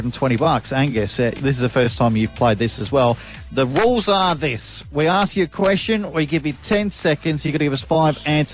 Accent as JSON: {"language": "English", "region": "South Australia", "country": "Australia", "said": "I only knew the Thunderbirds because they're from my home state, and that's about it."}